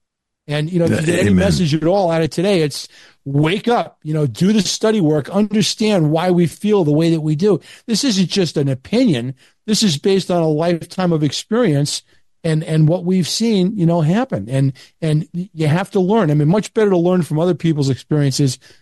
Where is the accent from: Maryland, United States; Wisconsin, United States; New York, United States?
New York, United States; Long Island; I mean, you know, I grew up on Long Island, and, yeah, you know, we were taught from an early age that, you know, the fluoridated water in Brooklyn was great because it made great bagels.